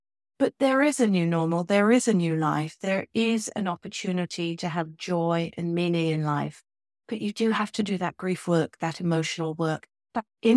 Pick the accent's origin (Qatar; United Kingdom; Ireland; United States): United Kingdom; England; No, I'm just quiet. I'm very English and I don't express my emotions out to you, but I'm dying inside.